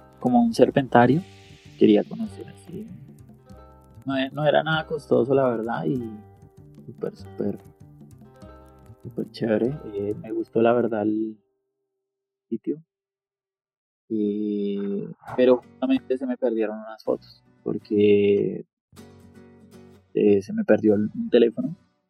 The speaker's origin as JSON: {"language": "Spanish", "region": "Bogotá", "country": "Colombia", "said": "¿y de dónde eres? Y yo, no, de Bogotá."}